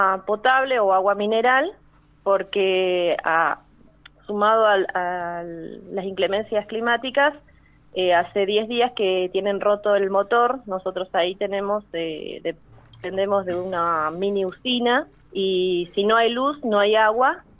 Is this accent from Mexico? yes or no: no; El Bolsón, Río Negro, Argentina; Yo soy de acá, de Bolsón. Ajá. Yo vivo, toda mi vida viví acá en Bolsón y hace 6 años que elegí la ruralidad.